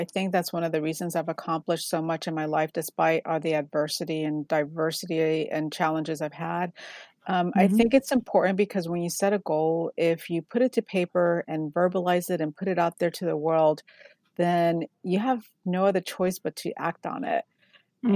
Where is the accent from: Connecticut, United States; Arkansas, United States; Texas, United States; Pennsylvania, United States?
Connecticut, United States; also born or lived in Puerto Rico; I was born in Puerto Rico, raised in Connecticut by a single mom.